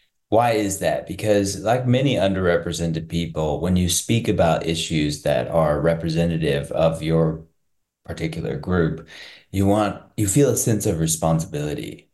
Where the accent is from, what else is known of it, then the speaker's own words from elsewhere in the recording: Missouri, United States; I come from Missouri and I was not accepted there.